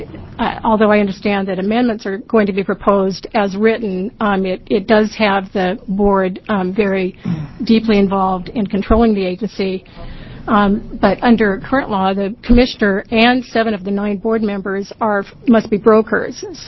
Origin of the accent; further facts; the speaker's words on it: West Linn, Oregon, United States; I'm from West Lynn.